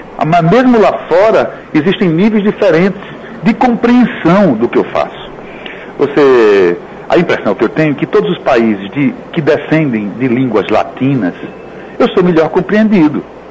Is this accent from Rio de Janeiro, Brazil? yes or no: no; Recife, Pernambuco, Brazil; moved away as an adult; E até os 16, 17, 18 anos, eu estava em Recife. Saí de Recife aos 21 anos de idade.